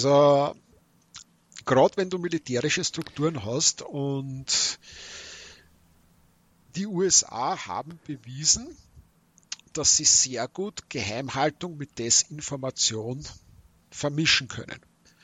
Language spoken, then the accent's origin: German; Austria; Ja, ich als Österreicher, I raise you den Lucona-Skandal.